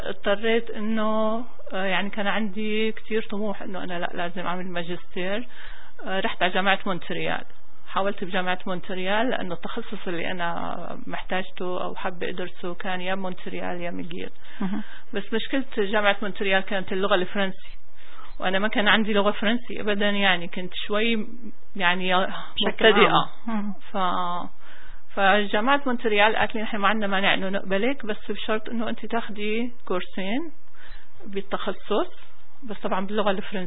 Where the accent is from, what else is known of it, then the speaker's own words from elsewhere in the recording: Damascus, Damascus Governorate, Syria; also born or lived in Homs; now in Saudi Arabia; أنا من مواليد حمص، أصلي من حما، ربيت بالشام، درست بالرياض، خلصت يعني تقلت على الرياض بال 2001